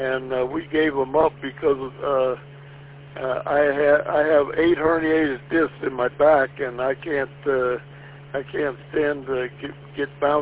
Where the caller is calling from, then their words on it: Lorain, Ohio, United States; in Lorain, Ohio.